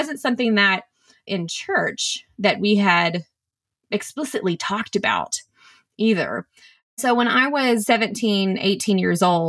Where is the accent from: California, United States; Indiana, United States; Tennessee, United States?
Tennessee, United States; I grew up in East Tennessee in the foothills of the Great Smoky Mountains, and I was just spoiled with the grandeur of God's creation, its beauty.